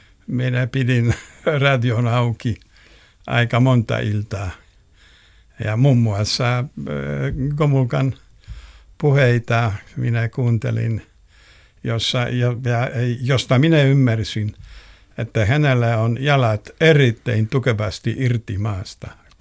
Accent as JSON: {"language": "Finnish", "country": "Poland", "second_language": "Finnish", "lives_now": "Finland", "said": "Miten tietään, että minä olen puolalainen"}